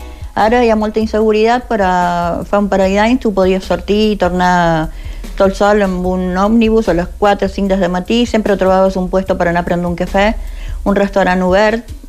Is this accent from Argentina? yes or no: yes; Argentina; also born or lived in Palma; vaig néixer a Palma … de Felanit, i … d'Andratx. Vam emigrar a Argentina l'any 1950